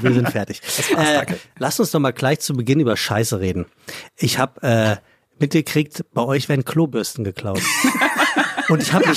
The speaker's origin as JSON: {"language": "German", "region": "Hesse", "country": "Germany", "said": "Ich komme ja aus dem Taunus"}